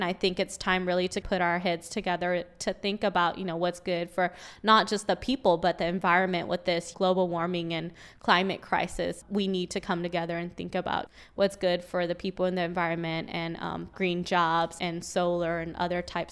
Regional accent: North Richmond, California, United States; So I remember in my lifetime growing up in North Richmond

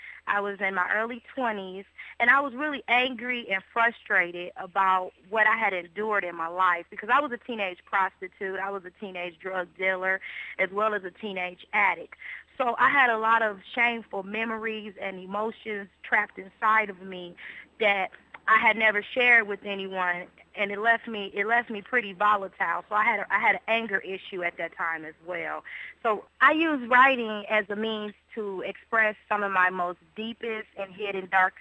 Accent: Milwaukee, Wisconsin, United States; Well, I grew up in Milwaukee, Wisconsin. The neighborhood that I grew up in, it was infested with drugs.

